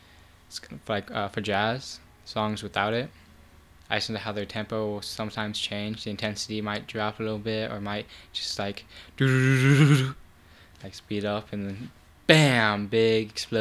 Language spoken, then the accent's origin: English; Bryan, Ohio, United States; I'm from Bryan, Ohio.